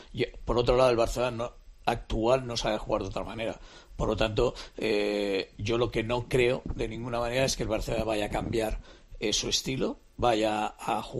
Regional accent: Argentina; yo en ese sentido, por ejemplo, siendo argentino, creo

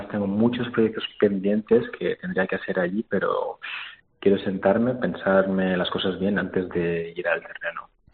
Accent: Las Palmas, Canary Islands, Spain; born there; Digo, nací en Las Palmas y mis padres son de Senegal

